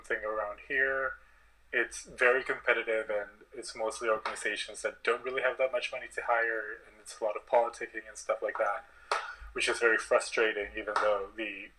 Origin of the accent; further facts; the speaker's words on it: Argentina; moved away as an adult; also born or lived in Virginia, United States / Netherlands; So I was born and raised in Argentina. I lived there until I turned 20.